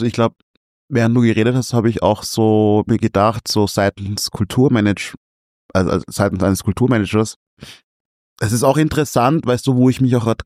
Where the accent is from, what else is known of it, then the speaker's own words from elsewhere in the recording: Salzburg, Austria; born there; Also ich bin geboren 1993 in Salzburg. Und natürlich war auch in der Zeit die Bevölkerung noch nicht sehr divers. Und ich bin jetzt 32